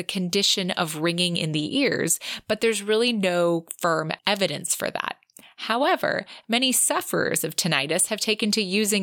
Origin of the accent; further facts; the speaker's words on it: San Diego, California, United States; And growing up in San Diego, we had a pitcher for the Padres.